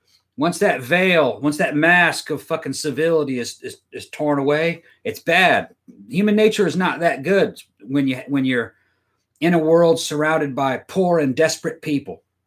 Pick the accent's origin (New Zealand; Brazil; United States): Brazil; My friends that stayed there, most of the kids I grew up with in Brazil, they're here now.